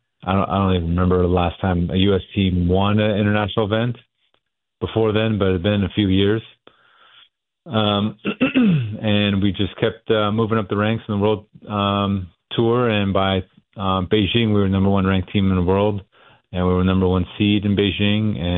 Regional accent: United States; born or raised there; also born or lived in Switzerland

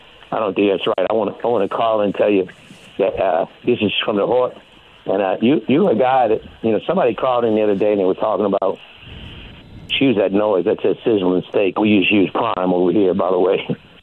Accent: Louisiana, United States; I'm from Metro, but, you know, I live in Chalmette. You know why? I'm married a girl from down here.

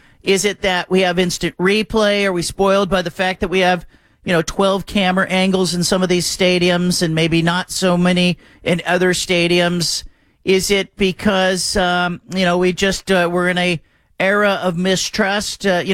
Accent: Bay Area, California, United States; because I grew up in the Bay Area

